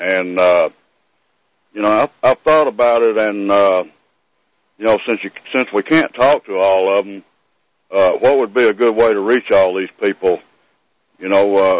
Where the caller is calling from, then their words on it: Arkansas, United States; You probably remember me. … from Arkansas.